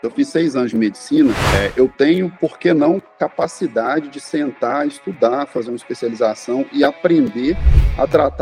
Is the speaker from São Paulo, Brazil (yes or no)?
no; Belo Horizonte, Minas Gerais, Brazil; sou de Belo Horizonte